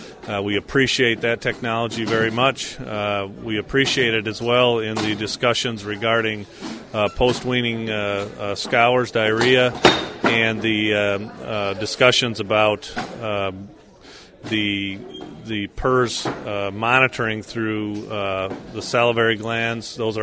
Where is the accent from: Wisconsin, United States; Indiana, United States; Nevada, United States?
Indiana, United States; DeMott; Well, I'm from DeMott, Indiana, and I'm director of animal husbandry for Belster Milling Company